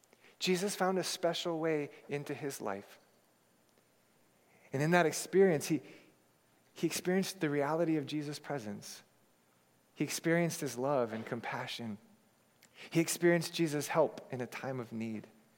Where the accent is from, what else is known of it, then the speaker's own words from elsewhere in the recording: Hawaii, United States; I was bullied a lot as a child because I didn't look like the kids I grew up with in Hawaii.